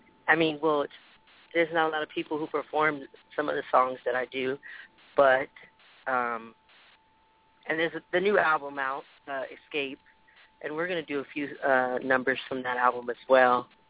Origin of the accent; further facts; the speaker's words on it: Texas, United States; born there; also born or lived in New Jersey / Illinois; now in Phoenix, United States; I live in Phoenix, Arizona. I've been all around. I was born in Texas. I have family. I've lived in Jersey. I've lived in Illinois. I've lived all over the place. My dad was in the military.